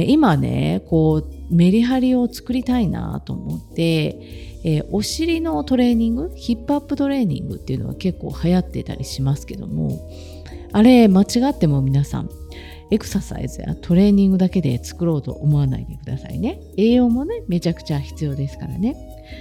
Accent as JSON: {"language": "Japanese", "region": "Kansai", "country": "Japan", "said": "もともと関西人だからね、"}